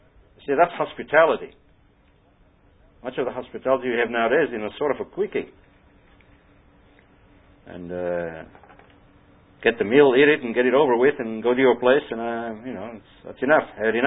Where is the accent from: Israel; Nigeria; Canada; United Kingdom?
Israel; I remember growing up in Israel, you know, you came, you rang the bell, and that's it.